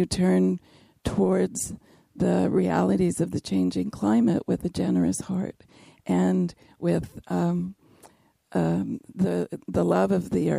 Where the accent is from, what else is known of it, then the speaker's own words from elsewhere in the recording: Sacramento, California, United States; from Sacramento, which is east of the East Bay, east of the Bay Area.